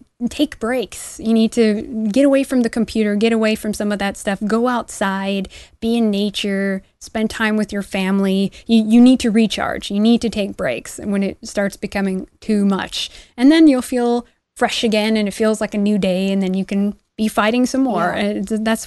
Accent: United States; me growing up in America, you in Australia, we've grown up in the colonies.

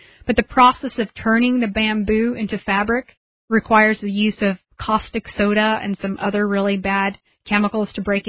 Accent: Oregon, United States; But where I grew up in Oregon, there's more llamas there than anywhere else in the country.

